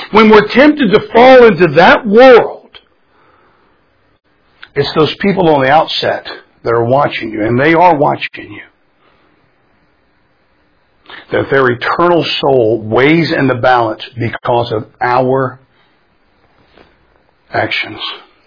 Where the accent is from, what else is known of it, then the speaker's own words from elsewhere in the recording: Florida, United States; And then growing up in South Florida, we would get out at night and we would run and we would chase these armadillos